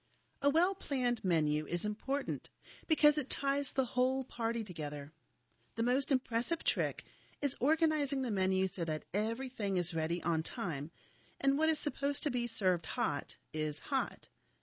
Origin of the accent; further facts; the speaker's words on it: Raleigh, North Carolina, United States; Growing up in Raleigh, my favorite part of the local Sunday paper was a section called the Mini Page, which was devoted to children.